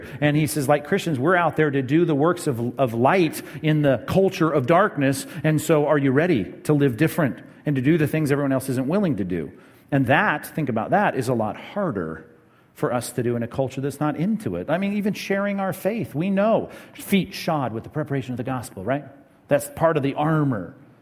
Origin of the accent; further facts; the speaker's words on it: Long Beach, California, United States; I grew up in Long Beach in a little one-story little house, tract home.